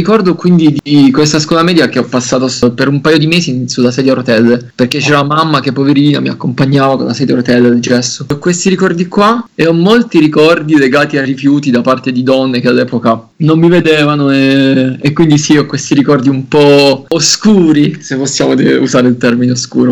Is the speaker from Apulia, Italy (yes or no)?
yes; Taranto, Apulia, Italy; io sono nato a Taranto e le ho fatte a pochi passi da casa, sono passati tanti anni, comincio ad avere una certa età anch'io.